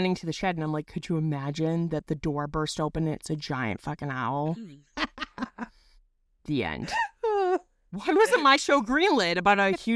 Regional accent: Massachusetts, United States; and I'm from Massachusetts, so I was watching that year

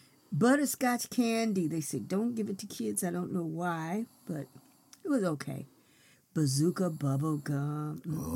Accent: Chicago, Illinois, United States; also born or lived in California; Well, I was from Chicago, and we said trick-or-treat. By the time I got to California, I was too old to say trick-or-treat

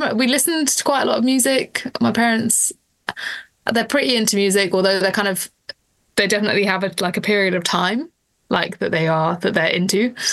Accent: London, United Kingdom; so I grew up in London.

